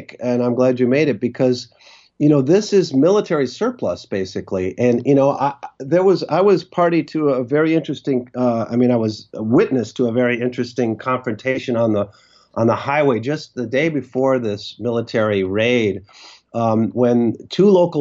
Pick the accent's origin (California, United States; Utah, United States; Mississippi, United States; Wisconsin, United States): Wisconsin, United States; as far away as Wisconsin, my home state, and Wyoming.